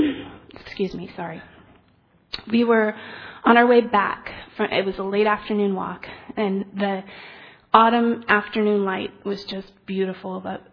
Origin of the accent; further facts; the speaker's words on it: San Diego, California, United States; maybe I grew up in San Diego, so the beach and ocean are gorgeous, but the rest of California is kind of brown and kind of not beautiful.